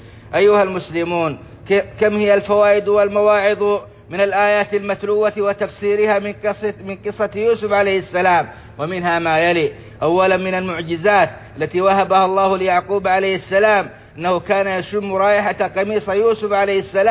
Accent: Saudi Arabia; اللهم أدم على بلادنا السعودية أمنها وإيمانها وقيادتها والخيرات التي فيها

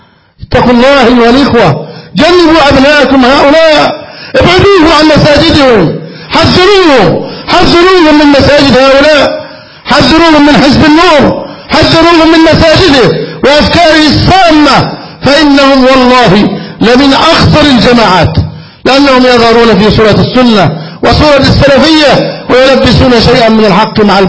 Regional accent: Egypt; فنسأل الله جل وعلا أن يحفظ بلدنا مصر.

